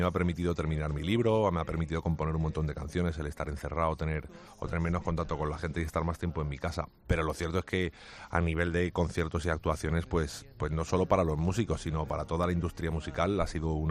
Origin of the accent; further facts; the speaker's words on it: Madrid, Community of Madrid, Spain; yo soy un chaval de Aluche que empezó hace unos años en los bares de Aluche